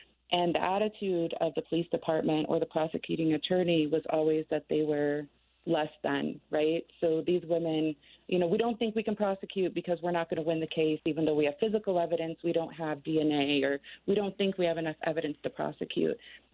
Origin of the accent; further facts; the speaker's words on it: Sioux City, Iowa, United States; I was raised in Sioux City, Iowa. I lived there until I was 18 years old, where I traveled to Iowa City, Iowa. I lived there for 18 years, and then I moved home in 2012.